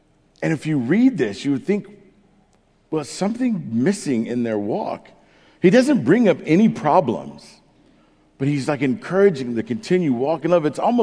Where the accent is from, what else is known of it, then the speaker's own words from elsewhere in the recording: California, United States; I grew up in Orange County, but my playground was Los Angeles.